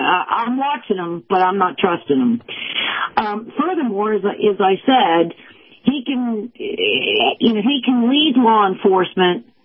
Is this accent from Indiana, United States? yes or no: no; New York, United States; born there; I spent an awful lot of my time in my life in New York. I was born in New York.